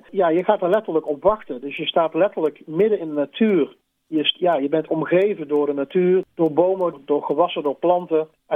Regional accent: North Brabant, Netherlands; Dus ik was als kind in Brabant op zoek naar een vogel die daar toen op dat moment nog amper voorkwam.

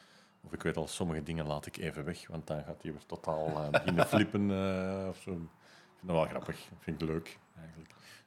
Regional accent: Belgium; Nu, op zich blazen wij niet hoog van de toren, wij als Belgen.

